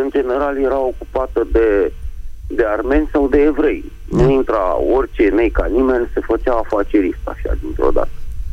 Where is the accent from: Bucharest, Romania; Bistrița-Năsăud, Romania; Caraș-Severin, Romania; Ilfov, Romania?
Bucharest, Romania; din București